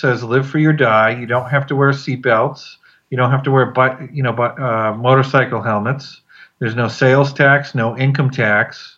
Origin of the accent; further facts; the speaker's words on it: New Hampshire, United States; You know, who grew up during the Reagan Revolution, and I'm from New Hampshire.